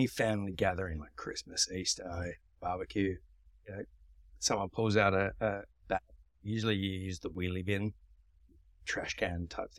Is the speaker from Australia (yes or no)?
yes; Australia; and I'm Australian, so being a British colony once upon a time, we love cricket.